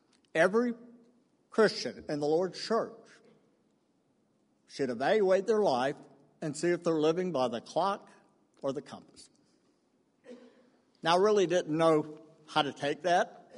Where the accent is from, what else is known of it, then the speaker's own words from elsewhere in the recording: St. Augustine, Florida, United States; I was raised in St. Augustine